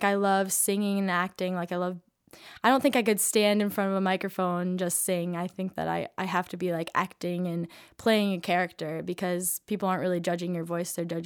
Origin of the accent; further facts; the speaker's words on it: Elk Rapids, Michigan, United States; I'm from Elk Rapids, Michigan.